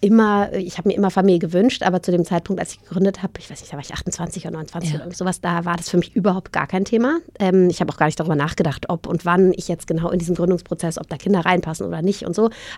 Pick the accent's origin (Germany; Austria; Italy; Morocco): Germany; Berlin; Ich bin ja Berlinerin, also ja, für mich hätte Berlin sehr nahe gelegen.